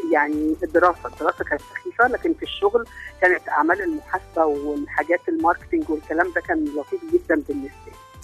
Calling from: Maadi, Cairo Governorate, Egypt; من المعادي.

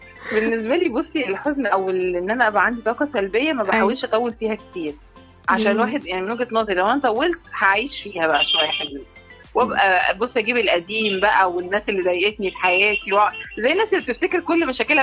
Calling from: Nasr City, Cairo Governorate, Egypt; من العاشر، مدينة نصر حي العاشر

